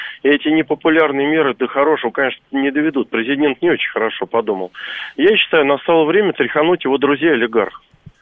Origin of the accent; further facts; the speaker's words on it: Moscow, Russia; я из Москвы.